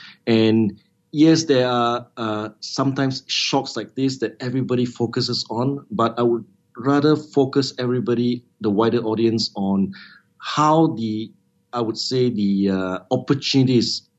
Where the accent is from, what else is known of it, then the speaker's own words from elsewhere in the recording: Malaysia; people like myself as a Malaysian, I just got to continue to make sure that I'm the ambassador for Malaysia